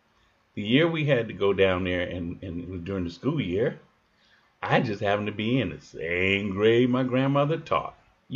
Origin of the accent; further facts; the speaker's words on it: Chicago, Illinois, United States; I was born and raised in Chicago. My mother was born and raised in a southern town in Kentucky.